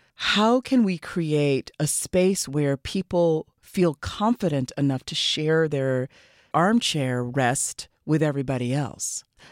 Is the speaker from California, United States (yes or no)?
yes; Oakland, California, United States; I grew up in Oakland.